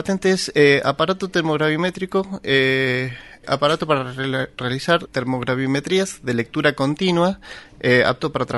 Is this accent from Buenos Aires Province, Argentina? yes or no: no; Jovita, Córdoba, Argentina; also born or lived in Mendoza; now in San Luis, Argentina; Yo nací en Mendoza, desde chico me fui a vivir a Córdoba por razones familiares y desde allá, desde un pueblo de Córdoba, Jovita, me vine a vivir acá a estudiar y bueno, me radiqué acá.